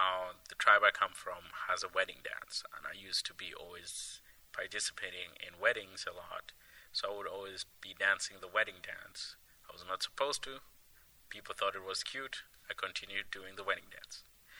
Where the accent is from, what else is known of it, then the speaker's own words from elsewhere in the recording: Dresden, Saxony, Germany; English is a second language; now in Canada; I grew up in Dresden, eastern city in Germany.